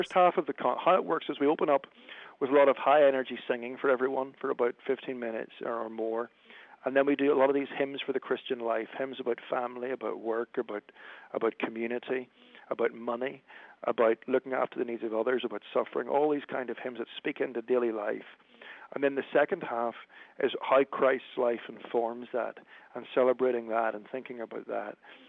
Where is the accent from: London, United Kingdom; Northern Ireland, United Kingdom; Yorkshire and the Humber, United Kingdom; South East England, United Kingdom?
Northern Ireland, United Kingdom; I am from Northern Ireland, so everything that is part of the Irish tradition and the Scotch-Irish tradition is what informs how I write as a musician.